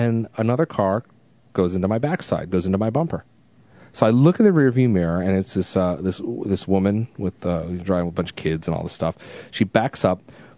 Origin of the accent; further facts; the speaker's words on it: New England, United States; First of all, it's the weirdest thing out here in Washington State. Like, I was just talking about growing up in New England